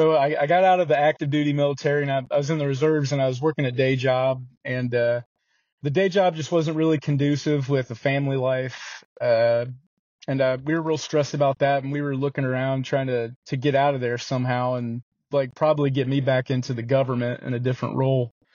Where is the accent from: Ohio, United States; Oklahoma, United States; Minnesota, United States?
Ohio, United States; Well, don't throw nothing at me, but I'm originally from Ohio.